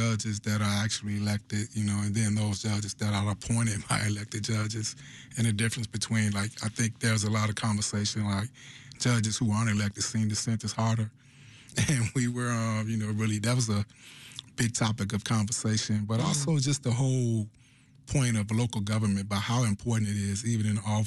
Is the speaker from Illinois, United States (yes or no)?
yes; Chicago, Illinois, United States; I remember growing up in Inglewood, and he came to 63rd Street Concourse